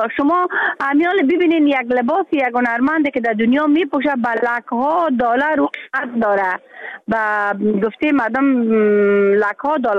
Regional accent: Afghanistan; moved away; حتی حالا که ما در بیرون از افغانستان هستم

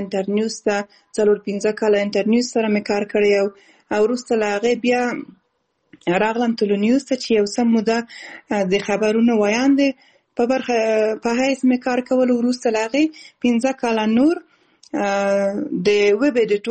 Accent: Balkh, Afghanistan; born there; also born or lived in Khost / Kabul / Kunduz

